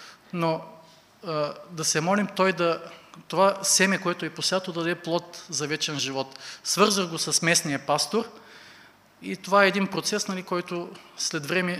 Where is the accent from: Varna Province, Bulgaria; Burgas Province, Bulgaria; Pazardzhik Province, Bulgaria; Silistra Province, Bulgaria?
Silistra Province, Bulgaria; Silistra; now in Dobrich, Bulgaria; Както разбрахте, аз съм от Силистра, но сега живея в Добрич.